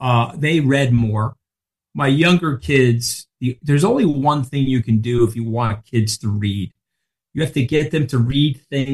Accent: Long Island, New York, United States; I grew up in Saturday Night Fever of Long Island.

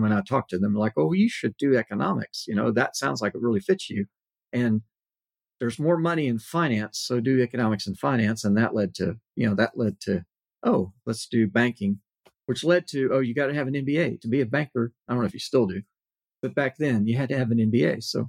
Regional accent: Corpus Christi, Texas, United States; I mean, I was in South Texas, Corpus Christi, which is not that large a city, and very, you know, it was very quiet. It's like three blocks from saltwater.

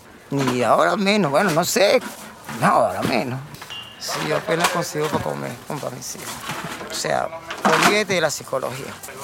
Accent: Venezuela; Recuerda que soy venezolano, no colombiano.

